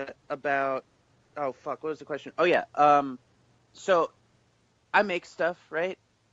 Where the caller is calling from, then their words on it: Queens, New York, United States; I'm coming from Queens, New York.